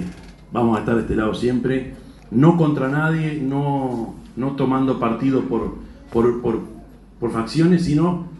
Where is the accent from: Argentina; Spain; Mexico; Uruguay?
Uruguay; nosotros como uruguayos